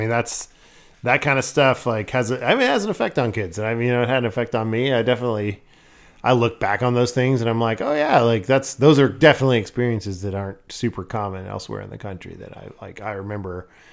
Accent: Port Alsworth, Alaska, United States; I see the kids that I grew up with in Port Allsworth as, you know, you see them and it's like, well, we pick right back up.

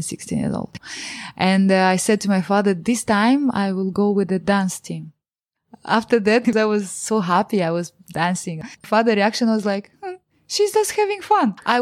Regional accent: Moldova; English is a second language; When I say I'm from Moldova

